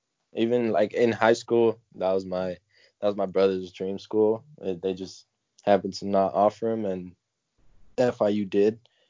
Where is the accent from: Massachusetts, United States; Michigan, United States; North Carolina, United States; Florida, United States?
Florida, United States; Miami; It was pretty much a dream come true, you know, because like it's my hometown team.